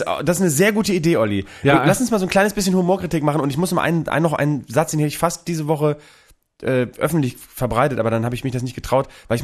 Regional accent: Bremen, Germany; Als Bremer natürlich sowieso, du wusstest halt, der sendet halt da aus Sebalsbrück in Bremen, das ist nicht weit weg von meinem Zuhause, wir waren ja in Bremen damals

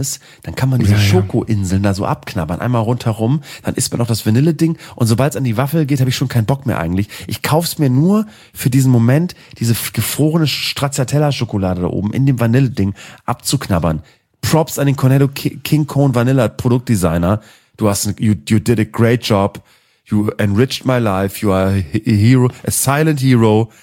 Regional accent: Schwanewede, Lower Saxony, Germany; wir hatten früher bei uns in Schwanewede, gab's ja eine riesen Kaserne in der Nähe von Bremen-Nord.

